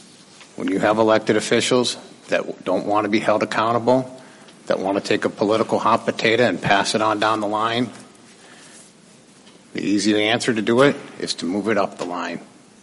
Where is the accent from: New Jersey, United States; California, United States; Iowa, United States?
Iowa, United States; Carroll; I come from Western Iowa. I come from Carroll.